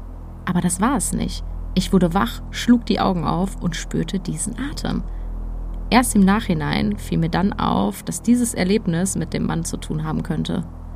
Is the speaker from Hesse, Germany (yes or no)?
yes; Geisenheim, Hesse, Germany; Meine Eltern hatten damals ein Mehrfamilienhaus in Geisenheim in Rheingau, wo ich aufgewachsen bin, in dem wir auch selbst gewohnt haben.